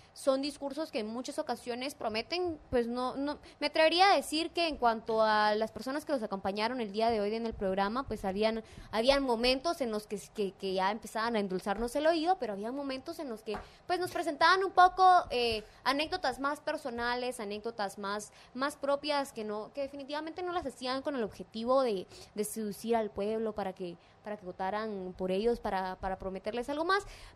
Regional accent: Guatemala; nosotros como guatemaltecos

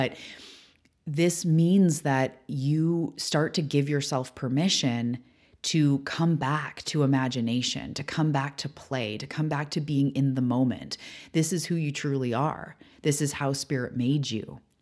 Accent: Canada; I am Canadian. Like, yes, of course, in the human realm, I'm Canadian, or my family, most of my family's from England.

